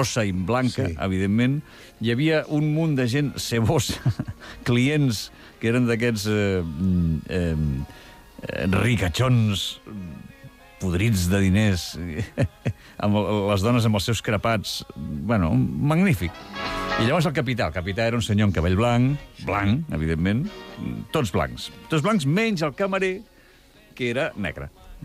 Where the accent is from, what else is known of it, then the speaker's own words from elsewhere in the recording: Catalonia, Spain; jo soc molt català